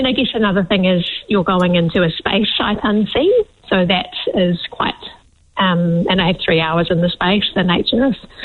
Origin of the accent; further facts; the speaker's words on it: Upper Hutt, Wellington, New Zealand; I grew up in Upper Hutt. My mum's from the UK, my dad's from the US, so there was certainly always that slight sort of fish out of water experience